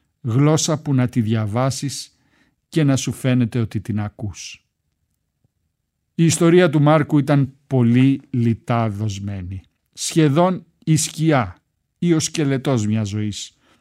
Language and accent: Greek; United States; Του έκανε ιδιαίτερη ευχαρίστηση που είμαστε από την Αμερική και που στις λίγες μέρες μας στην Ελλάδα βρήκαμε καιρό να έρθουμε να τον δούμε.